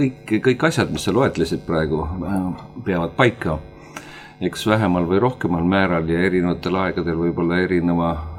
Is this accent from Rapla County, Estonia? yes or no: yes; Märjamaa, Rapla County, Estonia; born there; kõigepealt sündisin ju Märjamaa lähedal maal ja 6-lapselises perekonnas ja eelkõige olen ma ikka talupoegade laps